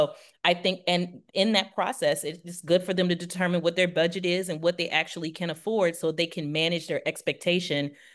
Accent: Virginia Beach, Virginia, United States; and much love to my hometown of the Virginia Beach area. I miss you guys.

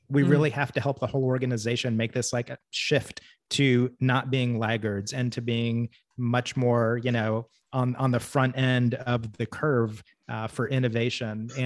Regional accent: Arkansas, United States; And I think I'm from Arkansas. I'm a little distrustful myself

